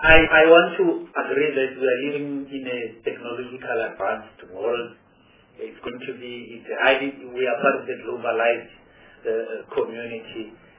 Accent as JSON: {"language": "English", "region": "North West", "country": "South Africa", "tie": "born or raised there", "said": "I was born and bred in Dau, and I appreciate that you went to Dau. I'm from the Northwest."}